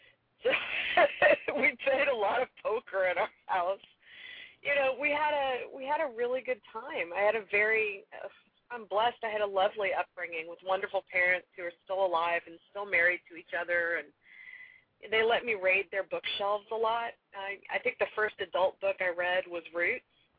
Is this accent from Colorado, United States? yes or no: yes; Colorado, United States; I grew up out in Colorado, kind of in the wilds. We were on a Pikes Peak National Forest. So we're in the woods.